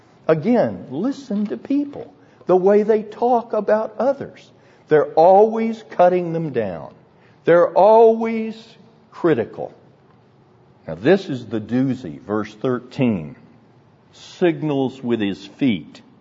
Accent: Texas, United States; Speak English. I'm from Texas.

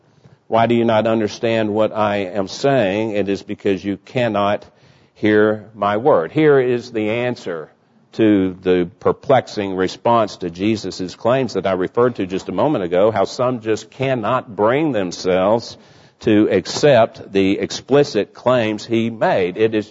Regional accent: Dallas, Texas, United States; born there; I was born in Dallas. I was born in the Florence Nightingale wing of Baylor Hospital in Dallas, Texas.

